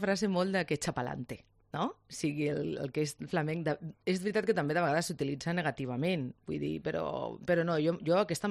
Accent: Córdoba, Andalusia, Spain; also born or lived in Barcelona; jo vaig néixer a Barcelona però vaig anar a viure de petita a Còrdoba

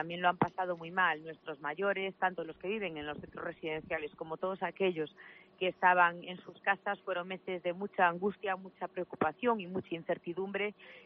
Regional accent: Galicia, Spain; como gallega nos podemos sentir muy orgullosos.

